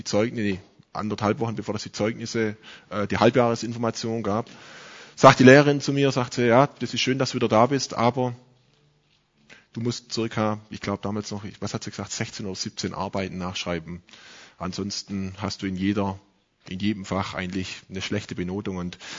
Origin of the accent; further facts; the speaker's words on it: Gaildorf, Baden-Württemberg, Germany; also born or lived in Crailsheim; now in Bad Gandersheim, Germany; Bin eigentlich ja Halbschwabe, komme von Galdorf ursprünglich, bin dort sehr lange in die Gemeinde gegangen, geboren in Crailsheim. Wenn man ein bisschen mein Norddeutsches oder ein bisschen Hochdeutsch hört, liegt daran, dass ich zurzeit vor 2 Jahren in Bad Gandersheim bin.